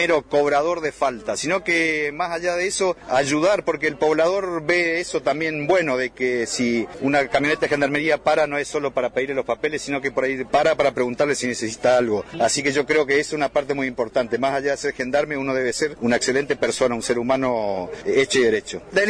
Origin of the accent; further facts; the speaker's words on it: Argentina; somos argentinos